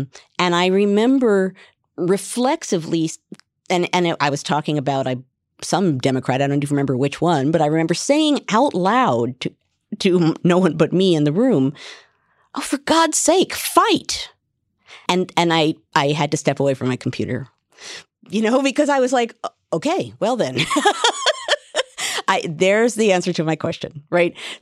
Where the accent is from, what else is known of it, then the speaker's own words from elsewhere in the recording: United States; I do, as an American and as a historian, feel that this sort of takes us back to where we began our conversation.